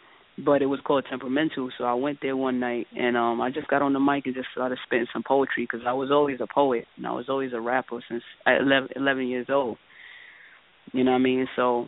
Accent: Queens, New York, United States; also born or lived in Brooklyn; I was born in Brooklyn. I moved to Southside, And I was like Southside Queens, Jamaica Queens, when I was like 4 years old. I went to all my schools out here.

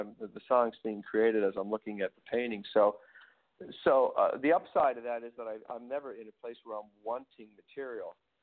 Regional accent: Philadelphia, Pennsylvania, United States; an R&B rhythmic figure growing up in Philly.

